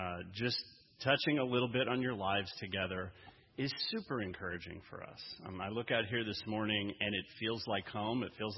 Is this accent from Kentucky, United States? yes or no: yes; Lexington, Kentucky, United States; I'm from Lexington, Kentucky. I've been a pastor there for about 20 years.